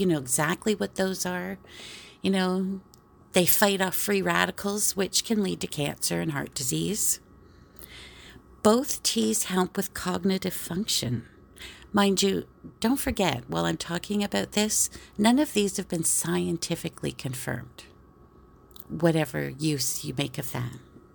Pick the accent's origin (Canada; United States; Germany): Canada; Well, I am Canadian. My sweat should smell like maple syrup